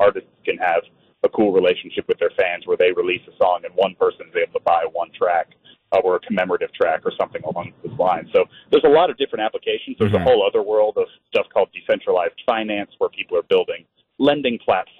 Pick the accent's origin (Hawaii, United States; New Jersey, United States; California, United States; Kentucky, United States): California, United States; I'm actually from the Bay Area originally.